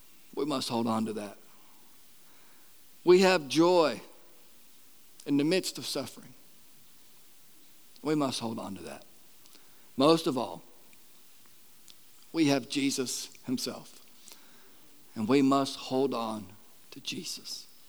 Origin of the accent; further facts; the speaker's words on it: Florida, United States; I know some of us, like myself, we're born and raised in Florida.